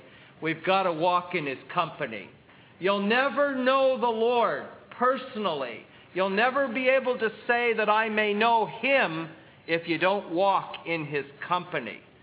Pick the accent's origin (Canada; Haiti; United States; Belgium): Canada; But growing up in Canada, we learned a great deal about the British royal family.